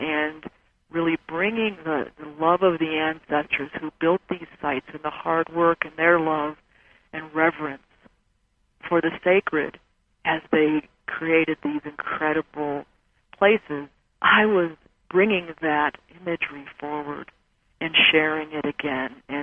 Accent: Michigan, United States; And growing up in Michigan, my whole education around history was the European view, and I had no idea that anyone ever lived in the Southwest.

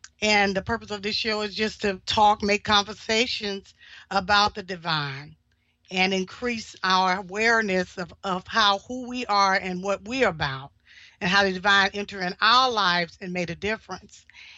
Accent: Chicago, Illinois, United States; I'm from Chicago.

